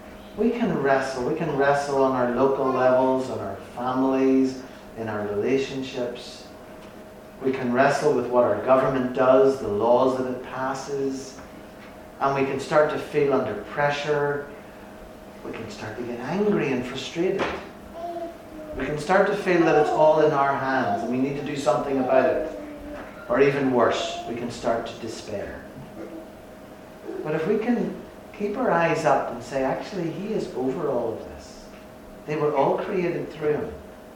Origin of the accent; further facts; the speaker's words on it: Northern Ireland, United Kingdom; and I grew up in Northern Ireland, and let's face it, we have a ton of religion going on there.